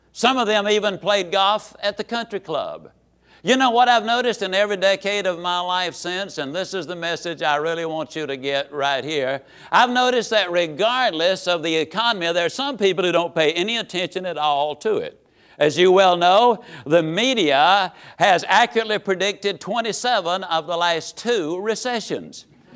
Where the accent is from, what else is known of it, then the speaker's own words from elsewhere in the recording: Yazoo City, Mississippi, United States; small Mississippi town. Now, let me say something here. I can tease about my hometown for one very good reason. It's an amazing little town.